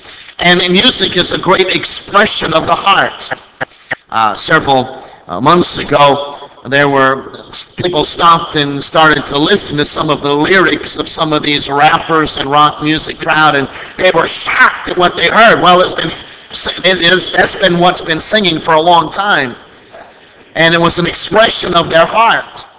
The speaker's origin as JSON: {"language": "English", "region": "Midwest", "country": "United States", "tie": "born or raised there", "said": "I'm from the Midwest. Grew up in the Midwest on farm ground."}